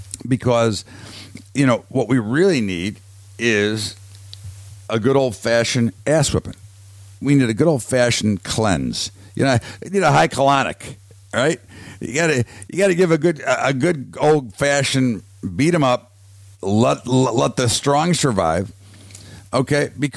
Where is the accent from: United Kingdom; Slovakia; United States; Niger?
United States; Now, again, I'm an American. I love America. I think it's the greatest place on earth, and it will straighten out.